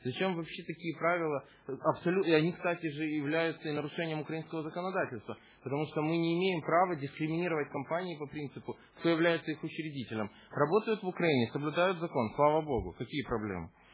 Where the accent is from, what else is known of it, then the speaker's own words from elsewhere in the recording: Odesa, Odesa Oblast, Ukraine; Ну, я сам особисто з Одеси